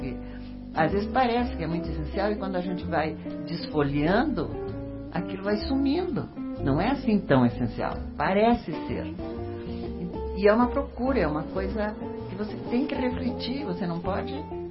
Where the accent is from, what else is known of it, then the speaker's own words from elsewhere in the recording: Rio Grande do Sul, Brazil; lá no meu rincão, porque eu não sou daqui, eu sou gaúcha